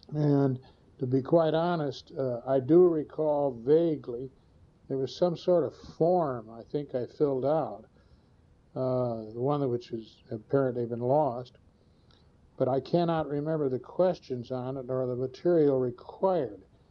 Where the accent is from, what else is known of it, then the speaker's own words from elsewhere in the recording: Milwaukee, Wisconsin, United States; As your records will reveal, I was born and brought up in Milwaukee, graduated in Shorewood High School, and entered the University of Wisconsin.